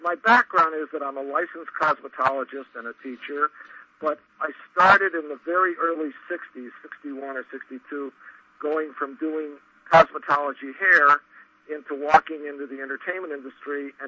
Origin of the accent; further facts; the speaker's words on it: California, United States; born there; Well, I was born in California.